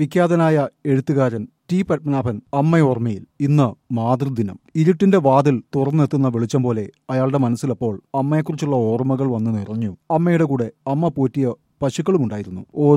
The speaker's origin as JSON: {"language": "Malayalam", "town": "Pallikkunnu", "region": "Kerala", "country": "India", "tie": "born or raised there", "said": "ഞാൻ ജനിച്ചു വളർന്ന പള്ളിക്കുന്ന് എന്ന ദേശം നായർ സമുദായാംഗങ്ങൾ മാത്രം അധിവസിക്കുന്ന ഒരു അഗ്രഹാരം പോലെയായിരുന്നു."}